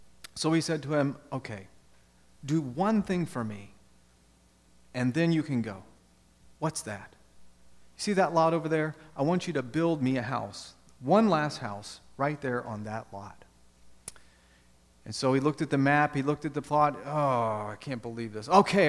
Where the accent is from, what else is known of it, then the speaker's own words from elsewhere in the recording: Ohio, United States; Back when I grew up in Ohio, it was very common to see in the area I lived in developers that would come in and they would buy up a whole property